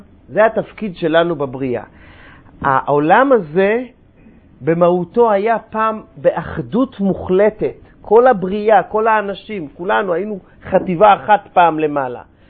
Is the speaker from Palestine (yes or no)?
no; United States; Hebrew is a second language; moved away as an adult; now in Israel; אני באתי מארצות הברית לפני כמה שנים